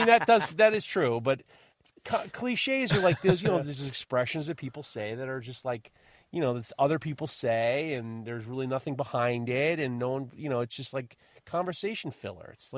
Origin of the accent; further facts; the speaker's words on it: New York, United States; I'm a schmuck from the Upper East Side.